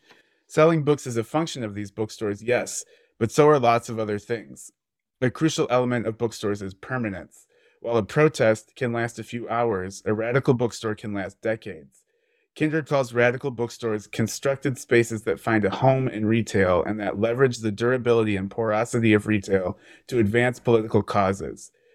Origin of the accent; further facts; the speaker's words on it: Cleveland, Ohio, United States; moved away as an adult; now in Lawrence, United States; I grew up in Cleveland, Ohio, but I moved to Lawrence, Kansas to get an MFA in poetry at the University of Kansas.